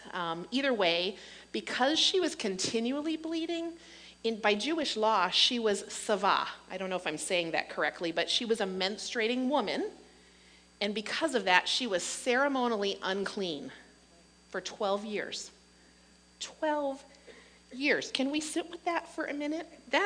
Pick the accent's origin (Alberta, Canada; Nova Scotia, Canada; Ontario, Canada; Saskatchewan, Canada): Ontario, Canada; Sault Ste. Marie; also born or lived in Goulais River / Thessalon; I grew up in Northern Ontario, here in the Sioux, Gooley River, Thessalon, and then my last 2 years before I went off to college, I was here in the Sioux.